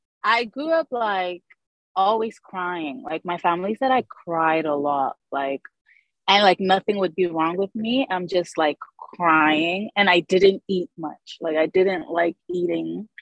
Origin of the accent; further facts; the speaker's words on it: Nigeria; born there; cause I was born in Nigeria. So all of this that I'm saying happened while I was in Nigeria.